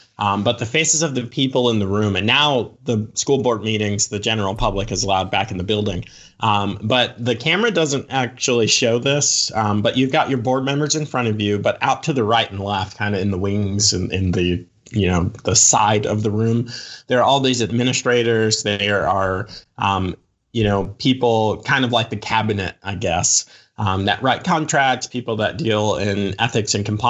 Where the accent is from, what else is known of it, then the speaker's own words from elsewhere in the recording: Virginia, United States; also born or lived in New York; But I claim Virginia. We left like summer in between third and fourth grade. So I've been raised in Virginia